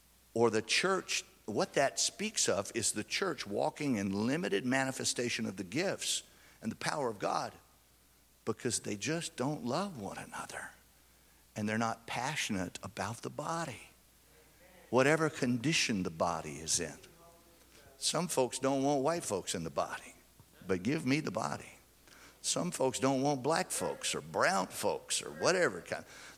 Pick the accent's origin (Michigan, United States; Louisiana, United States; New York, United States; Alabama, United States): Louisiana, United States; I grew up in South Louisiana, and by the time the masses were over, the priest was lit.